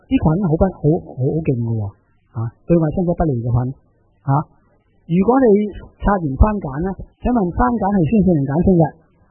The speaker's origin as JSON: {"language": "Cantonese", "country": "Hong Kong", "said": "人家觉得我们香港人好笑，这么多小孩跳楼"}